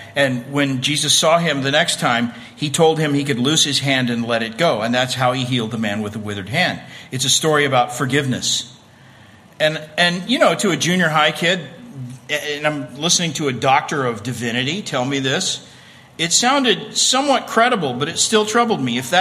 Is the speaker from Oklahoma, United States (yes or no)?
yes; Oklahoma, United States; I grew up in Oklahoma and grew up going to Sunday school every Sunday of my life